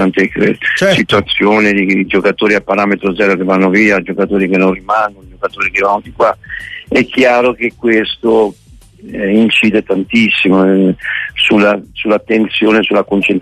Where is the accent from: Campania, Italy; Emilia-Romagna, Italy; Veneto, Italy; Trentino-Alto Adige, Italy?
Campania, Italy; Poi io sono un campano.